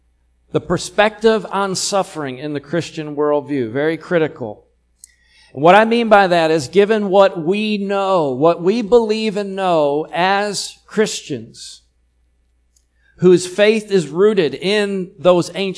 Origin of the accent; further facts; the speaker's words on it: New York, United States; And, you know, I'm from Western New York, where fall is a thing.